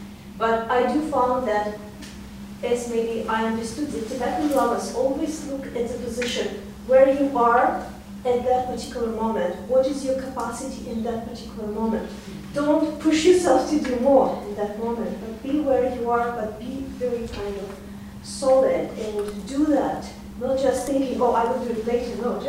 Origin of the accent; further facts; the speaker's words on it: Russia; because I'm originally from Russia, so I didn't grow up in that society.